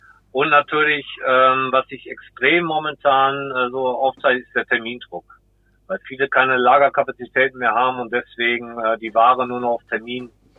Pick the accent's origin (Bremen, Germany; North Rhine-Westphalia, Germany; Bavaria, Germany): North Rhine-Westphalia, Germany; Rees; Ich komme aus Rees vom Niederrhein.